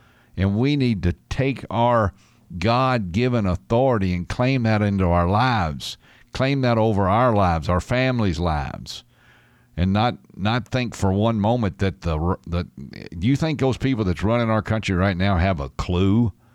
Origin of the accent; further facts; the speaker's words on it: United States; Man, I tell you what, we as American people, we got to be careful we don't buy into all this stuff people tell us.